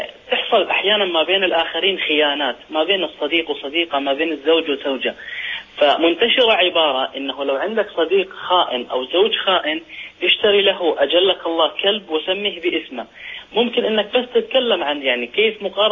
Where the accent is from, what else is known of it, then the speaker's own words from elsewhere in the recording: Sweden; انا من السويد